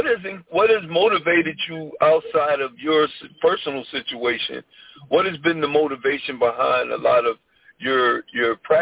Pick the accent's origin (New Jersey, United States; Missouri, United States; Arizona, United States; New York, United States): New Jersey, United States; Paterson; I'm from Paterson, New Jersey.